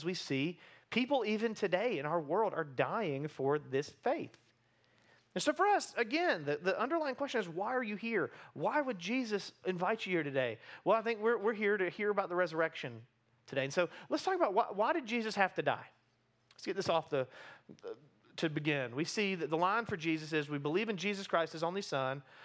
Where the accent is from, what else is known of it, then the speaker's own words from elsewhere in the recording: Columbus, United States; When I tell people that I grew up with in Columbus that I'm a pastor now